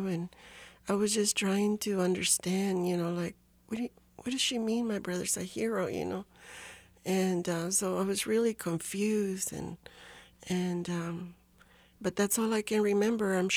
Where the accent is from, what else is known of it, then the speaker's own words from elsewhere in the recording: Mexico; English is a second language; now in United States; I couldn't speak English very well. When I came from Mexico, I couldn't speak a word of English.